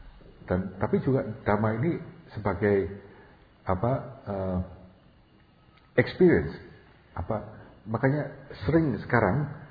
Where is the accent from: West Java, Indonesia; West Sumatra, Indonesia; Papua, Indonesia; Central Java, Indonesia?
Central Java, Indonesia; Semarang; saya waktu kecil dulu di Semarang.